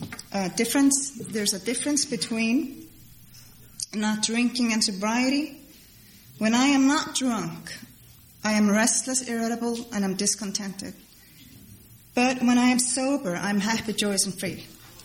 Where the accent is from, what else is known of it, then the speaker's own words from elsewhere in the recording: Iceland; English is a second language; I was born and raised in Iceland. Iceland is a little volcanic island up in the North Atlantic Ocean.